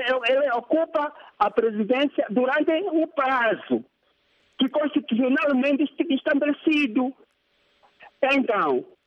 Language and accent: Portuguese; Angola; Eu, sendo angolano, sendo cidadão, sendo guilano